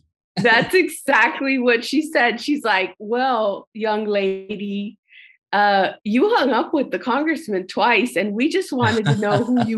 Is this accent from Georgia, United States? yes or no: no; Texas, United States; now in Alexandria, United States; So I moved to DC and I'm from South Texas. So my idea of 8 miles means 8 minutes.